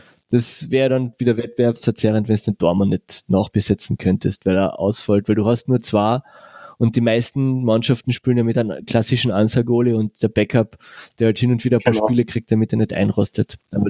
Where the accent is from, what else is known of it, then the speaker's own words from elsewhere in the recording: Carinthia, Austria; dass ich als Kärntner einfach da näher dabei bin